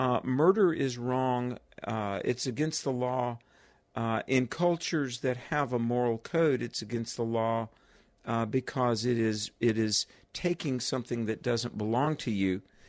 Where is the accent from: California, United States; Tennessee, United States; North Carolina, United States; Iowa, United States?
North Carolina, United States; In my home state of North Carolina, okay, North Carolina is a place of thousands of churches